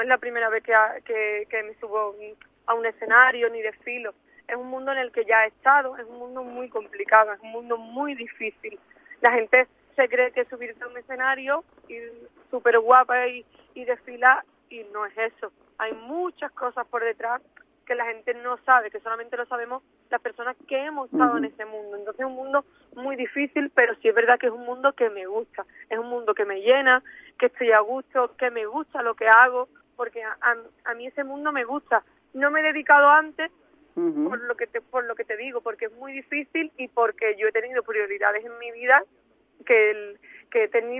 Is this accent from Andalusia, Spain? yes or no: yes; Punta Umbría, Andalusia, Spain; yo voy representando a la costa, voy de Punta Umbría, evidentemente voy representando a mi pueblo